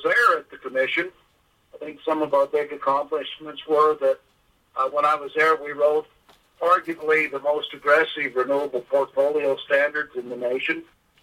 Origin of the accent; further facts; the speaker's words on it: Corrales, New Mexico, United States; now in Williamsburg, United States; I'm a native New Mexican. I was born and raised in Corrales, New Mexico.